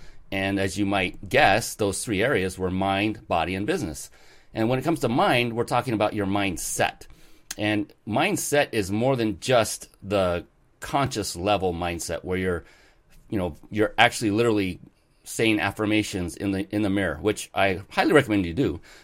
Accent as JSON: {"language": "English", "region": "West Coast", "country": "United States", "said": "I'm from the West Coast."}